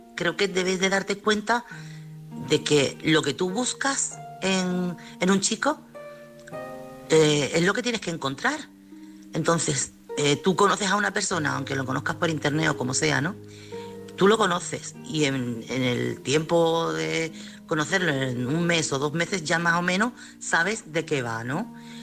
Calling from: Chiclana, Andalusia, Spain; corresponsal de Chiclana.

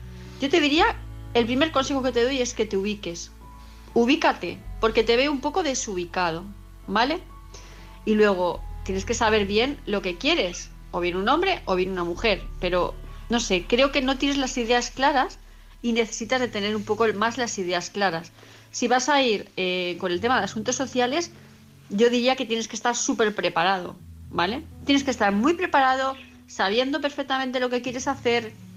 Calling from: Palma de Mallorca, Balearic Islands, Spain; de Palma de Mallorca

